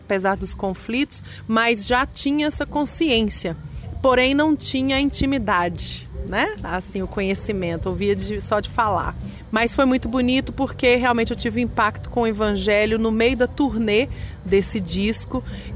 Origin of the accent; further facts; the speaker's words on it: Belo Horizonte, Minas Gerais, Brazil; Eu sou mineira, de Belo Horizonte, tenho 43 anos, sou mãe da Ruth, venho de uma família multicultural, multiplural